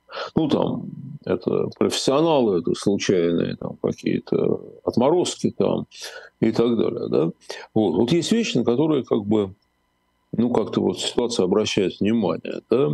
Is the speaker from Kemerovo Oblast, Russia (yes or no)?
no; Moscow, Russia; я москвич, да, я ситуацию вокруг Крокус-Сити и на МКАДе прекрасно понимаю.